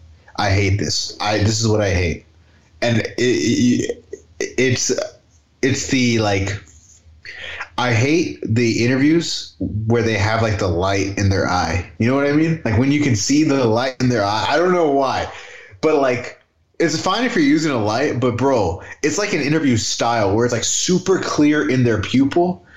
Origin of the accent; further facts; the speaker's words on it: Texas, United States; I mean, I'm from Texas.